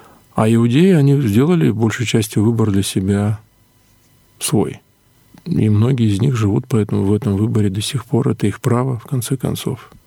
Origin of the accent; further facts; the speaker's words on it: Buryatia, Russia; местность, откуда я родом, Бурятия. Это то место, где живет очень много национальностей. И буряты жили рядом с нами, со мной всю мою жизнь, сколько я жил там. Рос, учился в школе, в институте там и так далее.